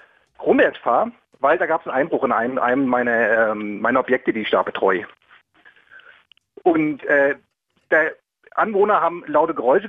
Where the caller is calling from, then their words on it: Frankfurt, Hesse, Germany; Ich habe hier in Hesse, in Frankfurt genauer gesagt, habe ich eine kleine Security-Firma.